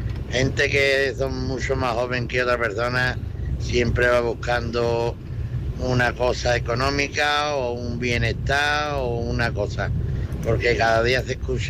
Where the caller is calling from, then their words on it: Seville, Andalusia, Spain; de Sevilla, en ruta.